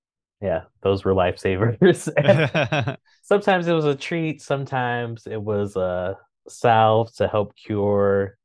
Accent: Chicago, Illinois, United States; now in New York, United States; I sort of guess I'm from Chicago and like live there for most of my life, but I don't know, all of that was before I turned 18

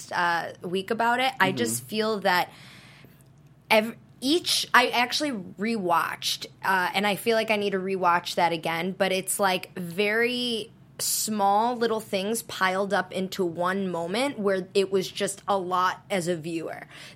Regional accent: Chicago, Illinois, United States; Like, where I come from Chicago, everyone does that.

